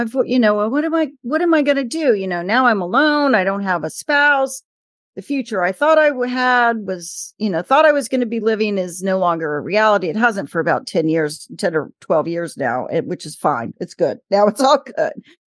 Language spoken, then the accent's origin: English; Virginia, United States; also born or lived in Miami, Florida; I was born in Miami, Florida, and raised in Northern Virginia, right outside DC.